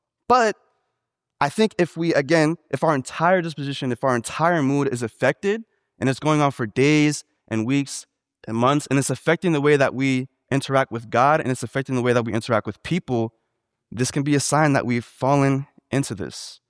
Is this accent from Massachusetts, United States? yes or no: yes; Boston, Massachusetts, United States; I mean, I'm not from here. I'm from Boston. So you guys may be used to this, but where I'm from, you don't just see exotic cars and Lamborghinis around all the time.